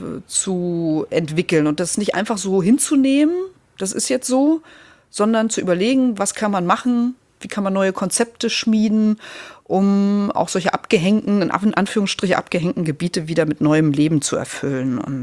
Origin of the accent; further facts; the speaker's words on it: Lübbenau, Brandenburg, Germany; also born or lived in Eisleben; now in Hamburg, Germany; Also ich bin ja in der Lutherstadt Eisleben geboren worden, weil meine Großeltern damals lebten, dann eben in Lübbenau aufgewachsen, in den neuen Bundesländern, mit dem Mauerfall dann nach Hamburg gekommen.